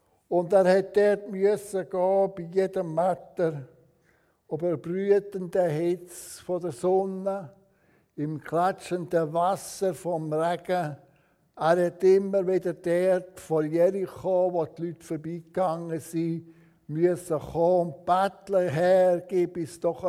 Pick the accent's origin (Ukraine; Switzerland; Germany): Switzerland; gerade wir als Schweizer, wo es uns am besten geht, weltweit gesehen.